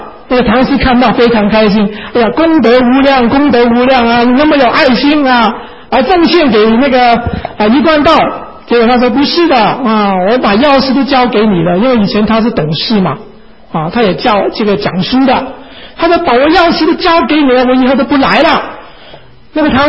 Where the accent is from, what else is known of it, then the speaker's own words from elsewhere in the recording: China; 不但是给犹太人的，乃是给我们中国人的